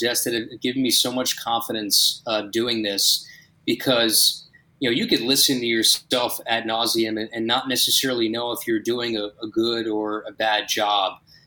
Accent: New Jersey, United States; I grew up in New Jersey, spent most of my life there

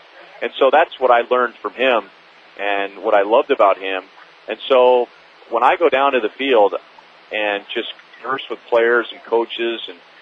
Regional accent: Los Angeles, California, United States; I grew up in Los Angeles listening to Vin Scully

